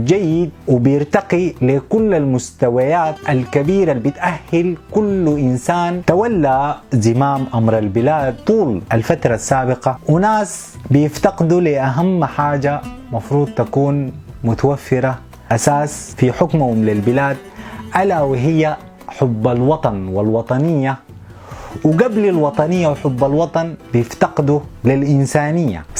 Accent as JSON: {"language": "Arabic", "country": "Sudan", "said": "نحن سودانيين ولازم نتحد كلنا فيها."}